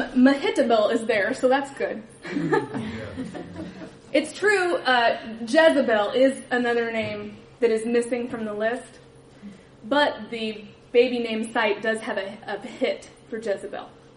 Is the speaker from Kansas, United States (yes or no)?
yes; Olathe, Kansas, United States; now in Kunming, China; I grew up in Olathe, Kansas, and I went to Lipscomb University for college.